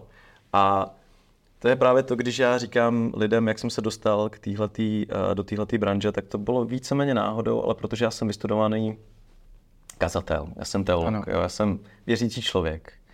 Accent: Ostrava, Moravian-Silesian Region, Czechia; born there; now in Prague, Czechia; žiju v Praze, narodil jsem se v Ostravě, rodiče mám vlastně Slováky, část mých předků jsou Romové, část Italové

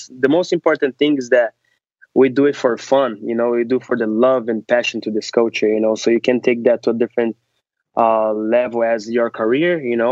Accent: Brazil; You're from Russia, I'm from Brazil

